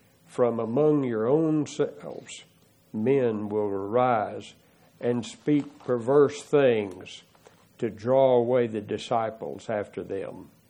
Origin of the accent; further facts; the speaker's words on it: Abilene, Texas, United States; but in my hometown in Abilene, a lot of the congregations that have Church of Christ across the front of the building are not the true Church of Christ.